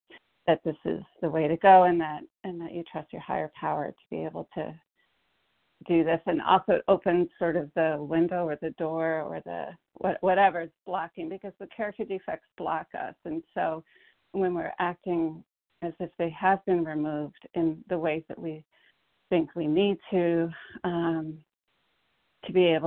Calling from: Connecticut, United States; from Connecticut

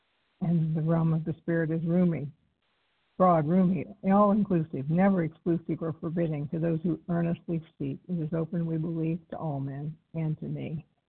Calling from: St. Marys, Ohio, United States; I am in St. Mary's, Ohio.

